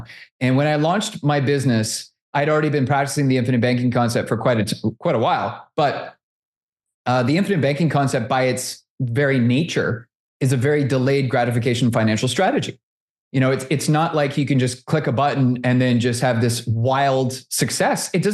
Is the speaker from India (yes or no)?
no; Canada; I want to do this, but I'm Canadian. Do you help Canadians?